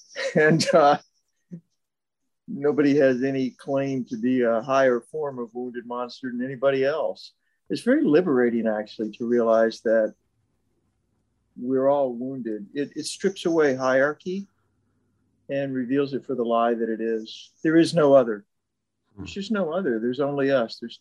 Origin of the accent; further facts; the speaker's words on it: the South, United States; I was raised in the South, so you never talk about yourself.